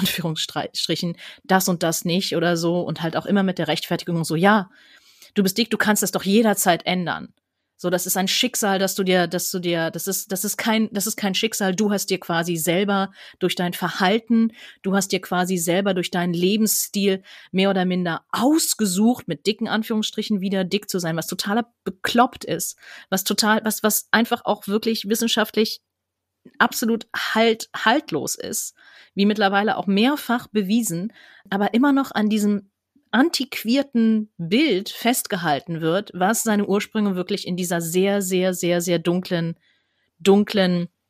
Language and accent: German; Switzerland